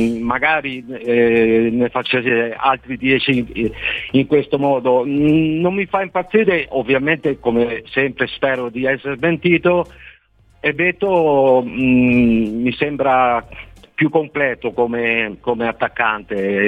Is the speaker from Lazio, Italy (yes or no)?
no; Veneto, Italy; born there; now in Florence, Italy; mi piace ricordare che sono nato in provincia di Venezia, ma ormai io sono qui da 35 anni, io sono ormai fiorentino adottato